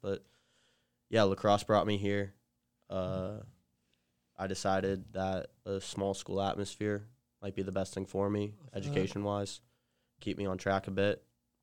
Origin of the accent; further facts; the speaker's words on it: Las Vegas, Nevada, United States; Growing up in Vegas was cool. You had to grow up a little calloused.